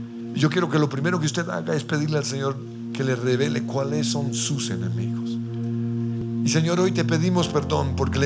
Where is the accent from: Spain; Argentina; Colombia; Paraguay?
Colombia; la maldición generacional que tenemos como colombianos